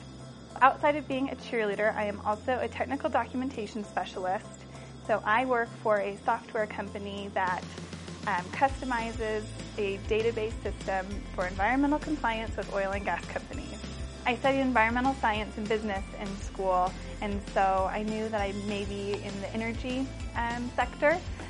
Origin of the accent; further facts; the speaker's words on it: Parker, Colorado, United States; I'm from Parker, Colorado